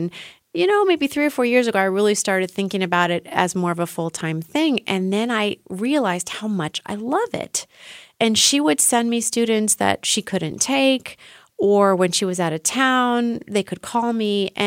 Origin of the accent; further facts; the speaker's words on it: United States; now in Germany; I feel living this life as an American in Germany, not just Europe, but specifically in Germany, as an artist, as a musician, as a singer